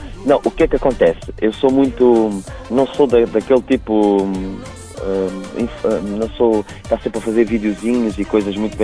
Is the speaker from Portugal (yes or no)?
yes; Alentejo, Portugal; now in Aveiro, Portugal; eu sou alentejano, apesar de viver em Aveiro